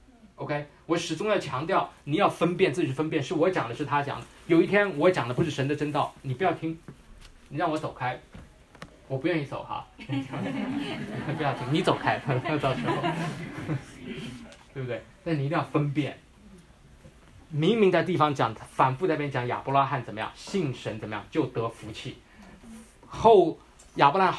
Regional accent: China; 只有我们从大陆来的才知道啊

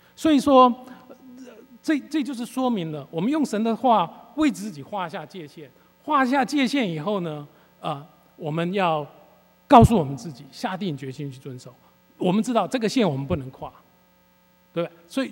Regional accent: Taiwan; now in United States; 就是当年我不敢回台湾的原因，因为太多交际应酬，因为我在那边长大，太多朋友，所以我选择在美国过单纯的家庭生活

